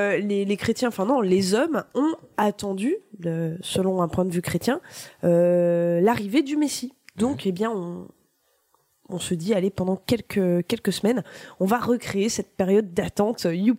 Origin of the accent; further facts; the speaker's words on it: Nancy, Grand Est, France; born there; je rappelle que je suis née à Nancy en Lorraine.